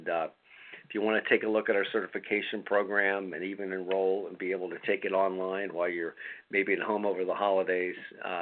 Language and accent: English; Columbus, Ohio, United States; up near my hometown in Columbus, Ohio, in Buckeye Country.